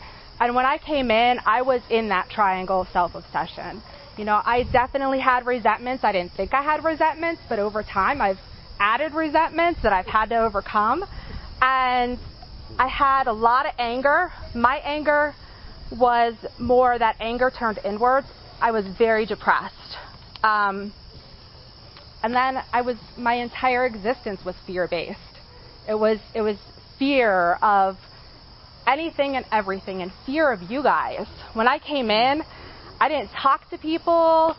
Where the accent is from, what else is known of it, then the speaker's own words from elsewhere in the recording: Patton, Pennsylvania, United States; And I grew up in Patton, PA, which is like 30 minutes away in a really small town. And I have no desire to ever move back there.